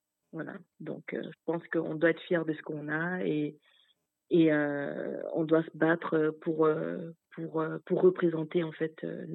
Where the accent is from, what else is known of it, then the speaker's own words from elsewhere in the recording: Côte d’Ivoire; also born or lived in France; now in Prince Edward Island, Canada; Je suis née en France. J'ai grandi en Côte d'Ivoire. Après, je suis retournée en France où j'ai étudié, où j'ai été à l'université. Puis, je suis arrivée ici à l'Île-du-Prince-Édouard.